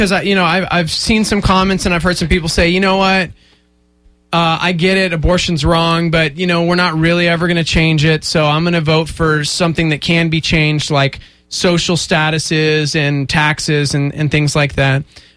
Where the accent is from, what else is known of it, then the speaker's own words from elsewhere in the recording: United States; I do, because I'm American.